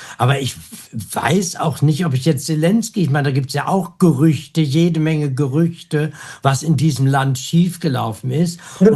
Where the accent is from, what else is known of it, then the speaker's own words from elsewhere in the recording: Osnabrück, Lower Saxony, Germany; VW in Osnabrück betrifft mich jetzt, was meine Heimat ist.